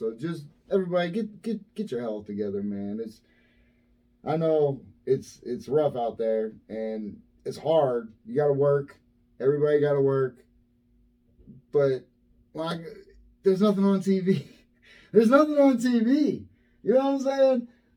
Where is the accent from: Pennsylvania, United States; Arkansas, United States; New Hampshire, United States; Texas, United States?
Pennsylvania, United States; Erie; Look, I'm from Erie, Pennsylvania. We get a lot worse than up here.